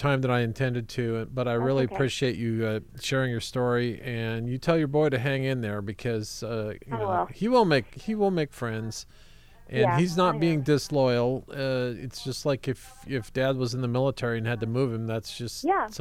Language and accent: English; Montana, United States; I grew up in Montana